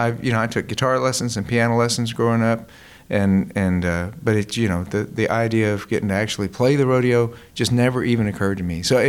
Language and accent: English; Houston, Texas, United States; You know, I loved the rodeo growing up. I was born in Methodist Hospital, you know, just down the road from here.